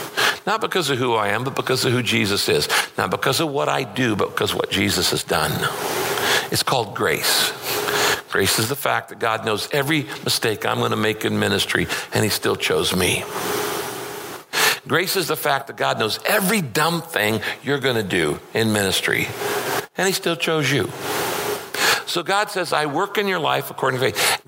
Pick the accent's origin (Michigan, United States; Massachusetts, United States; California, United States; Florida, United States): California, United States; I grew up in Northern California. In our backyard, we had a little tiny lake.